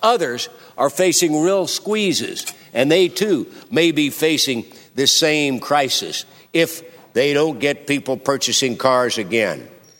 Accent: Missouri, United States; In my home state of Missouri and throughout the nation, car sales have declined sharply in recent months

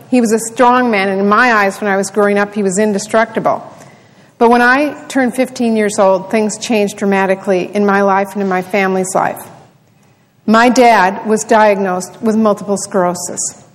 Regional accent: Washington, United States; And institutions like the University of Washington in my home state have to have the ability to compete with organizations in other countries.

